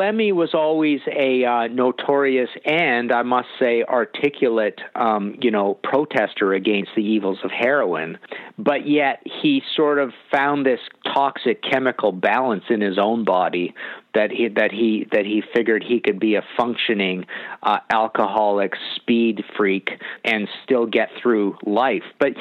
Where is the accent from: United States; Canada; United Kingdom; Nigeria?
Canada; I'm from Canada